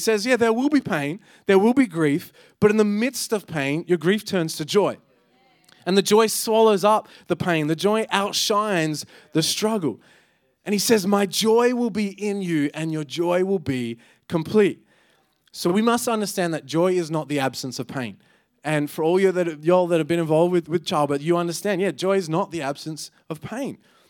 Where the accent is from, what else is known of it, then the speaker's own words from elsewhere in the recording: Southlake, Texas, United States; Hey, I grew up in Southlake. I get it. We had to lock the doors too, all right?